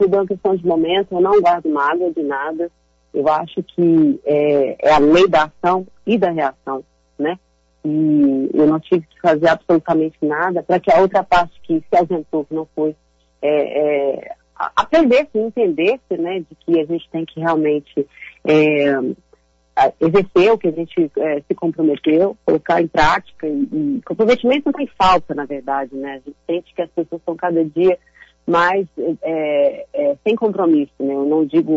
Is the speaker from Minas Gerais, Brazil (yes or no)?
yes; Sete Lagoas, Minas Gerais, Brazil; Eu voltei para Sete Lagoas, minha terra, para gravar esse DVD, que tem a minha cara